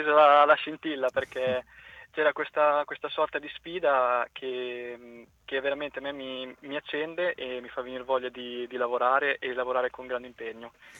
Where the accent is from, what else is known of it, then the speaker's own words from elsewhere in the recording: Savignano sul Rubicone, Emilia-Romagna, Italy; io sì, sono romagnolo e vengo da Savignano sul Rubicone, così mi presento anche velocemente, in provincia di Forlì Cesena